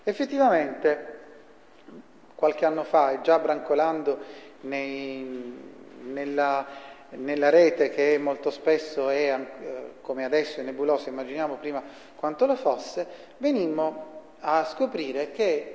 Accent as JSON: {"language": "Italian", "town": "Bari", "region": "Apulia", "country": "Italy", "said": "Lecce è un paese vicino alla mia città, io vengo da Bari"}